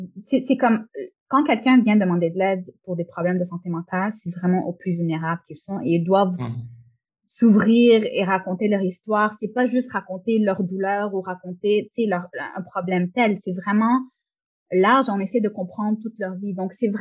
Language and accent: French; Montreal, Quebec, Canada; Oui, donc moi je suis née, j'ai grandi ici au Québec, à Montréal plus spécifiquement.